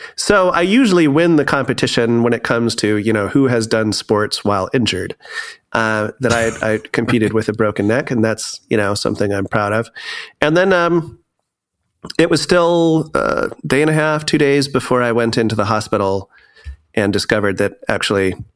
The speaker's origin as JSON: {"language": "English", "region": "California", "country": "United States", "tie": "born or raised there", "said": "So I started out in Northern California. I was raised in and around the Bay Area, the San Francisco Bay Area."}